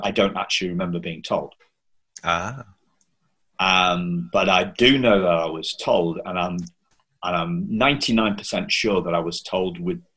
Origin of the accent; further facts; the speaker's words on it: Wrexham, Wales, United Kingdom; born there; Anyway, then found out that I was born in Wrexham.